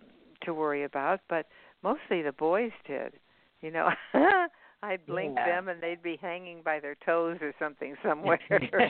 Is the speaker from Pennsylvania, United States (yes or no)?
no; Tucson, Arizona, United States; born there; I was born in Tucson.